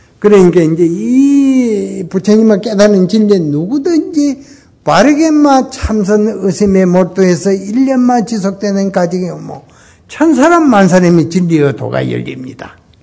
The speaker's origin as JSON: {"language": "Korean", "town": "Namhae", "region": "South Gyeongsang", "country": "South Korea", "tie": "born there", "said": "나는 저 남해에서 태어났습니다. 경상남도 그 남해군에서 태어났는데"}